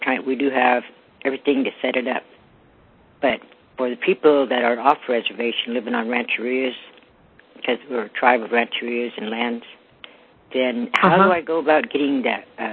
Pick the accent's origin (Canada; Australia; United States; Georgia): Canada; Pitt River, British Columbia; from Pitt River.